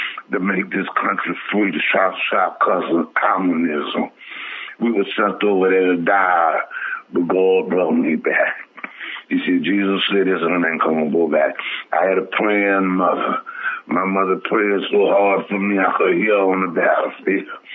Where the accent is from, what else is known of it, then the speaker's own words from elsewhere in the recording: New Orleans, Louisiana, United States; I'm from New Orleans, Louisiana, born and raised